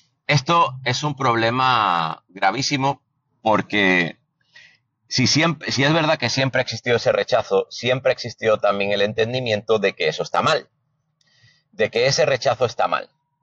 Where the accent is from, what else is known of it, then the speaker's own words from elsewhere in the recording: Spain; Me refiero y me identifico obviamente como español y hablo de mi país